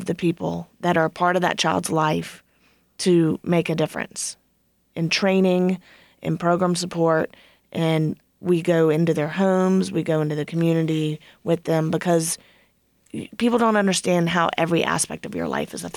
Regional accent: Louisiana, United States; It's fun. I am from Louisiana.

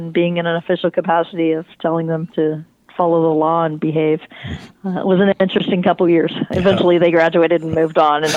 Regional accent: San Jose, California, United States; also born or lived in Santa Clara / Chico; I grew up in the South Bay, down in Santa Clara, San Jose, and then moved up to Chico to go to Chico State my freshman year.

